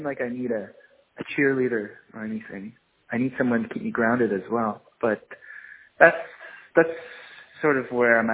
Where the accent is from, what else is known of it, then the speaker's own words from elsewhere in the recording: Nova Scotia, Canada; I'm from the South Shore, but there's a lot of similarities between the communities of the South Shore of Nova Scotia and Cape Breton.